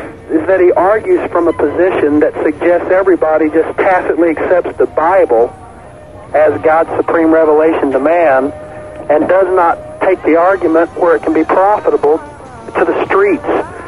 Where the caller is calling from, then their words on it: Waynesville, Missouri, United States; I'm calling from Waynesville, Missouri.